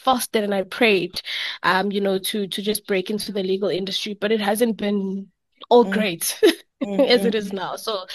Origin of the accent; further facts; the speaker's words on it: Soweto, Gauteng, South Africa; I was born and bred in Soweto, so I'm an only child.